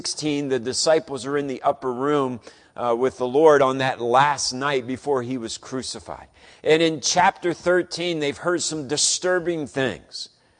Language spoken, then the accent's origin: English; Columbus, Ohio, United States; You know, as a kid growing up in Columbus, the one place you always wanted to go one day was the Rose Bowl in Pasadena, California.